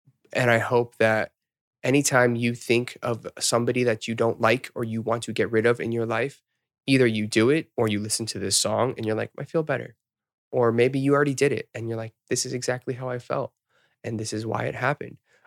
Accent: Atlanta, Georgia, United States; moved away as an adult; now in South Korea; I've been in Korea for 10 years. I started here. I was born and raised in Atlanta. And I went to Korea to pursue my dreams.

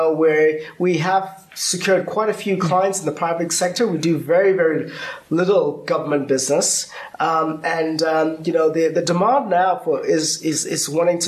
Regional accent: United Kingdom; So my time in the UK, you know, was an interesting time. I grew up in the Margaret Thatcher era.

